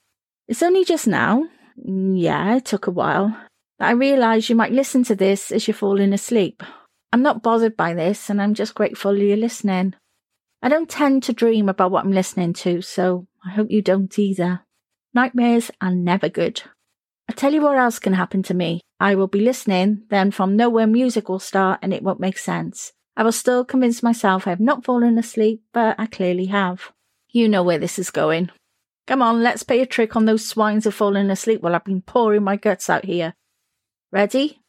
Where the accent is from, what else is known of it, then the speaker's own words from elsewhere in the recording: Cardiff, Wales, United Kingdom; born there; I was born in Cardiff in the 1970s to parents